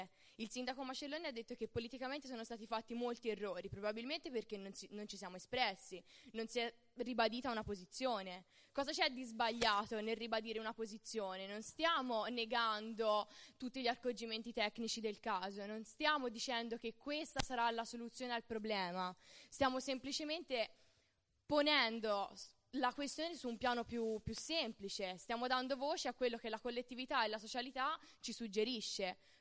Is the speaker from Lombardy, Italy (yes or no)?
no; Chianni, Tuscany, Italy; del sentire di tutta la popolazione del mio paese, perché io sono di Chianni, di Laiatico, di Terricciolo, di tutti i limitrofi